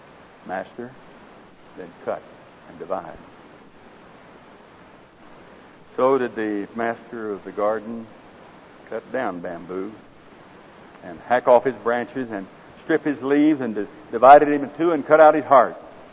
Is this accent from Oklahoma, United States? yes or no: yes; Oklahoma, United States; accent: Oklahoma; is my Oklahoma accent bothering you all?